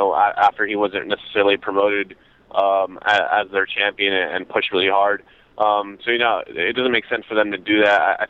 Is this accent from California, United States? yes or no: yes; California, United States; I'm from the Bay Area, so I've been following the organization since they came up.